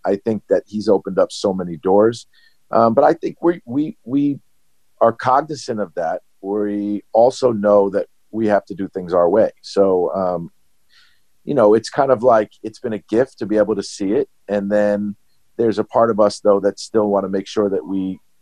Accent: New York City, New York, United States; Like, growing up in New York, Stephon Marbury was a superhero

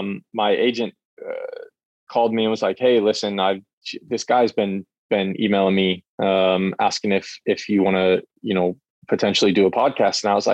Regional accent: St. Louis, Missouri, United States; because he's based in my hometown of St. Louis

